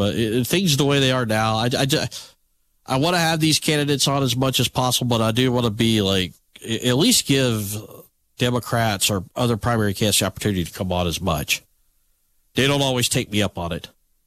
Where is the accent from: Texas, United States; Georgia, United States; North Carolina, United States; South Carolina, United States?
North Carolina, United States; Brevard; born there; Then we went to my hometown, my birthplace, Brevard, North Carolina.